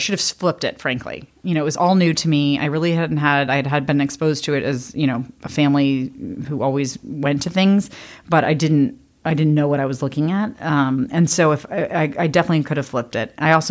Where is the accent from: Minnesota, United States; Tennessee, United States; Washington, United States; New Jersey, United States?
Washington, United States; so that was pretty much my growing up in Washington. I just loved it.